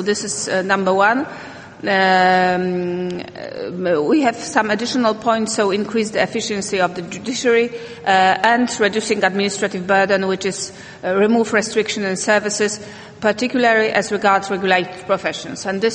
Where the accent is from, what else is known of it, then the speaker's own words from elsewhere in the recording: Poland; I'm from Poland